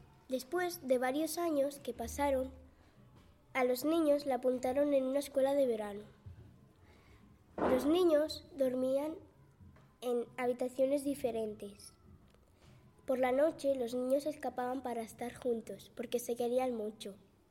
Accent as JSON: {"language": "Spanish", "town": "Madrid", "region": "Community of Madrid", "country": "Spain", "said": "Soy una niña y vengo de Madrid"}